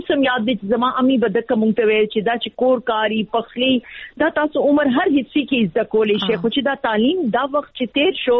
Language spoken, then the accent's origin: Pashto; Peshawar, Khyber Pakhtunkhwa, Pakistan; also born or lived in Bajaur; زما خو پیدائش دلته د پېښور دی. زه بیسیکلی د باجوړ یم. خو پیدائش پېښور دی. تعلیم هم دلته و. موږ به دلته پاتې شوي یو. او زما سکولینګ نرسری سکولینګ کالج هر څه ما دلته پېښور کې کړی دی.